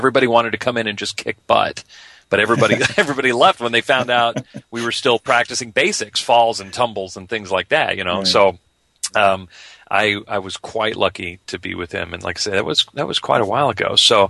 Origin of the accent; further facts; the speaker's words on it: United States; born there; Mine does, too, and I've been here, you know, all my life. I was born in America, so, yeah.